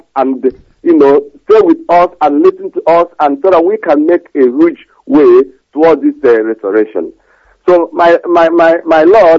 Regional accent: Southeast Nigeria, Nigeria; now in Manchester, United Kingdom; I'm calling from Manchester. … From Wangele in Biafra land.

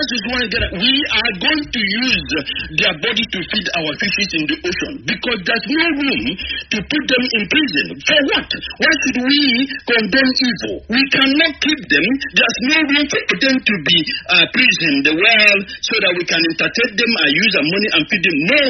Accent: Ingobala, Imo, Nigeria; now in Ohio, United States; I'm from Ingobala in Imo State. I'm calling you from Ohio, United States of America.

